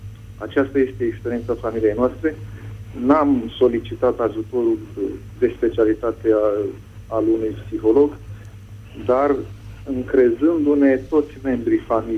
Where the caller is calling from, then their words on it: France; vă sunt din Franța.